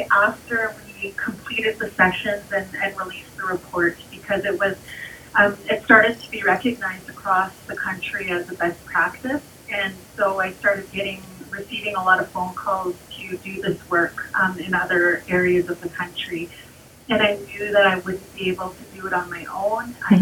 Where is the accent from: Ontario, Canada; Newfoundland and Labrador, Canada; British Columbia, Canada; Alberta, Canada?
British Columbia, Canada; which means standing by water. I am from the Silk Nations, or the Okanagan and Shishwap Nations, and from the Pinkerton Indian Band.